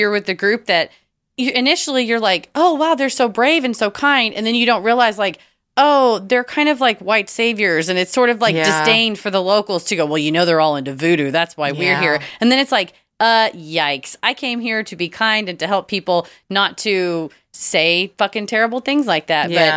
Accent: Kentucky, United States; moved away as an adult; now in Arizona, United States; When I moved from my home state of Kentucky to Arizona in the fall of 2019, I, like the rest of us, had no idea what a shit show 2020 would be.

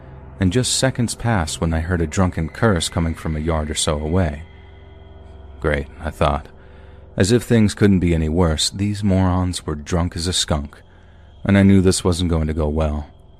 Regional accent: Dublin, Leinster, Ireland; I'm 23, and I'm from Dublin in Ireland.

